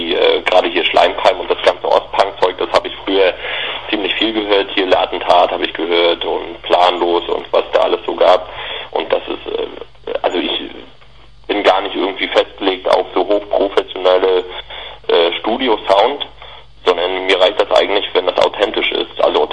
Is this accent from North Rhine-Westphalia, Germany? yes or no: no; Greifswald, Mecklenburg-Vorpommern, Germany; Ja, wir kommen alle aus der Ecke.